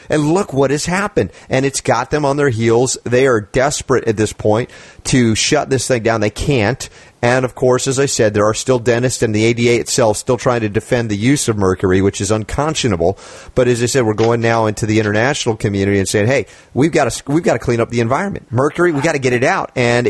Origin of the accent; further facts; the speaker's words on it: United States; because, you know, I'm thinking I'm an American. I like America.